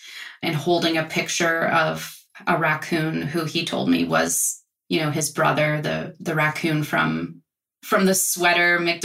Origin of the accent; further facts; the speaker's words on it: Nova Scotia, Canada; I grew up in Nova Scotia